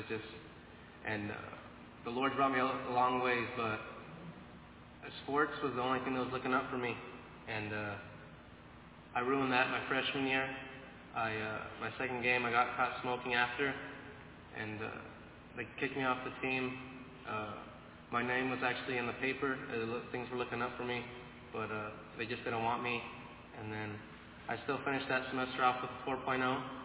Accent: California, United States; I'm 16 from California.

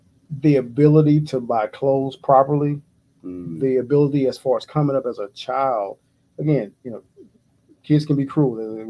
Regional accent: Atlanta, Georgia, United States; I was born and raised in East Atlanta, Georgia.

